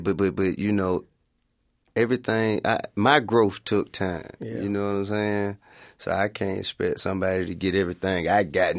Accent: Atlanta, Georgia, United States; and forgive me, but I'm from Atlanta, so I just kind of feel obligated to make at least one strip club record.

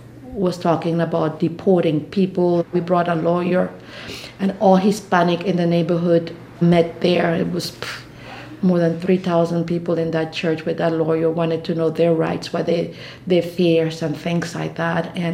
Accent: St. Croix, U.S. Virgin Islands; now in LaPlace, United States; Me and my husband, we come from St. Croix, Virgin Islands. And God told us in a long time that we were going to leave the island and we were going to start a church.

